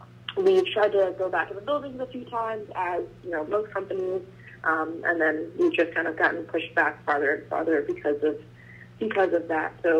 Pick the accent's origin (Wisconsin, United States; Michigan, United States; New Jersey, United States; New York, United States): New Jersey, United States; Toms River; So I grew up in Toms River, New Jersey, which is a little bit north of you guys.